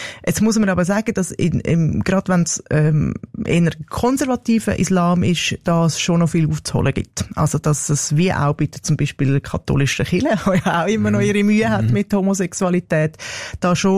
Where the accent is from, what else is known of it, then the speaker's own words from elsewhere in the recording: Switzerland; dass es auch bei uns in der Schweiz muslimische Gemeinschaften gibt